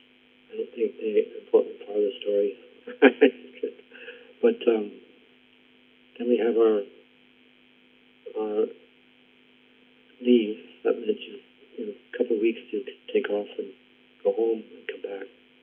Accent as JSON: {"language": "English", "region": "Oregon", "country": "United States", "tie": "born or raised there", "said": "And growing up in Oregon, San Francisco, I knew it was someplace way south of us in a big city."}